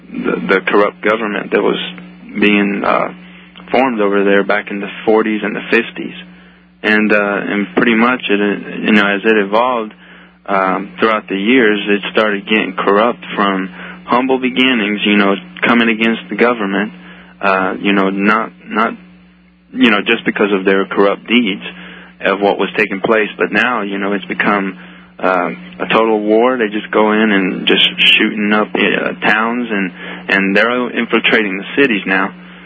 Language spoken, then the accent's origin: English; Colombia; now in United States; I was telling you I'm from Colombia, South America.